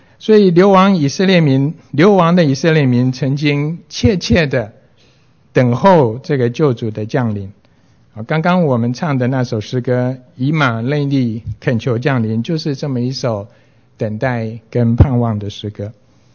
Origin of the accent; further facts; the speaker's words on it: China; 事实上他们比我们中国人更加的不幸。我们尽管是改朝换代，总是还在我们自己的国土上面